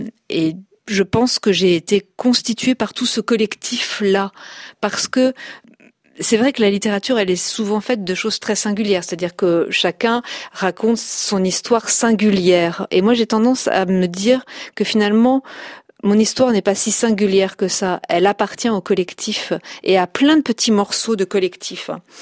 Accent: Brittany, France; grandi dans la forêt de Brocéliande, donc nourrie par les chevaliers de la Table Ronde, la ville d'Is, évidemment, c'est une légende qui, chez nous en Bretagne, est très importante.

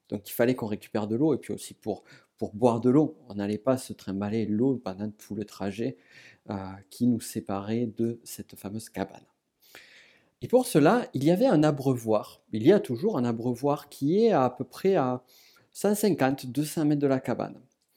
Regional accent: South-West France, France; accent: south-west France, Pyrenees; avec mon accent qui vient du sud-ouest de la France, plutôt particulièrement des Pyrénées

